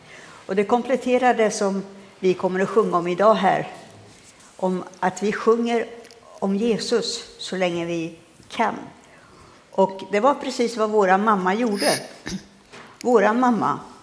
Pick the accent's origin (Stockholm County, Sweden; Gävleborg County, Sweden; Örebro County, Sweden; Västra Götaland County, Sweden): Örebro County, Sweden; Kumla; Och Kumla ligger på Närkeslätten, inte så långt ifrån Örebro. Och i Kumla växte vi upp också.